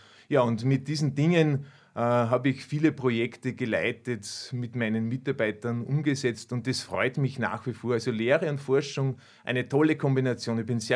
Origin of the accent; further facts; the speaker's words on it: Upper Austria, Austria; ich bin Bauernsohn. Ich komme aus dem Müllviertel, aus der schönen Region in Oberösterreich und bin dort in einer Bauernfamilie aufgewachsen. Ich habe 7 Geschwister.